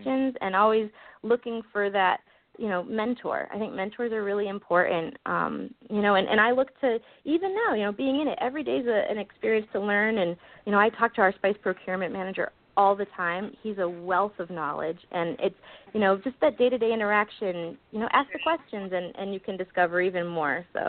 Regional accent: New England, United States; So, but I grew up in New England.

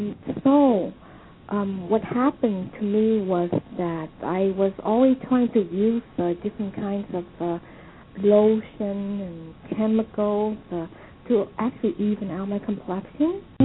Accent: Vietnam; moved away; because of course, growing up in Vietnam, my mom and dad always told me that if I want to be anything I want to be here, that I could be.

